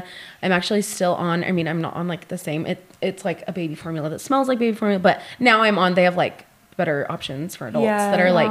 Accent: Alpine, Utah, United States; also born or lived in Texas; I grew up in Alpine, moved to Provo, went to Provo High, and, I had a couple years in Texas when I was little.

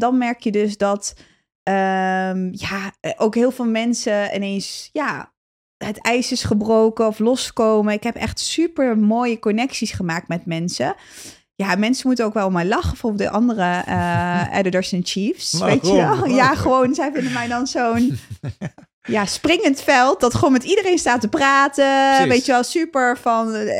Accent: Turkey; Als Turkse vrouw...

